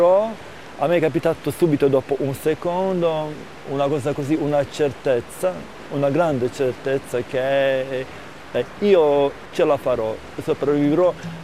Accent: Bosnia & Herzegovina; Italian is a second language; now in Italy; sono nato in Bosnia, cioè se non c'è più la Jugoslavia, quindi sono bosniaco e erzegovinese.

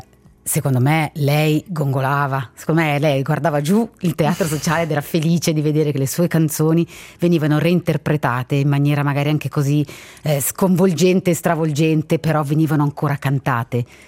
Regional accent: Ticino, Switzerland; noi ticinesi

